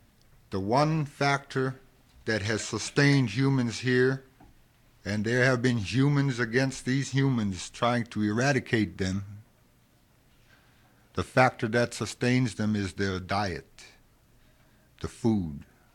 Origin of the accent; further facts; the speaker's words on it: Tanana, Alaska, United States; I'm from Tanana.